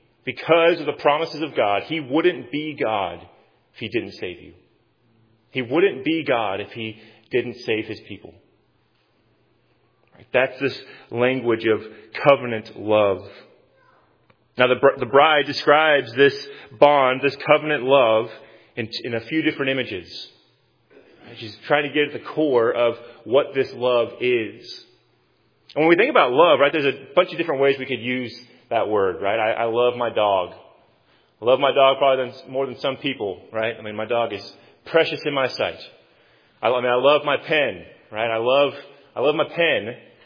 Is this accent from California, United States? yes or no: no; Nashville, Tennessee, United States; And, I mean, I'm from Nashville, Southern boy.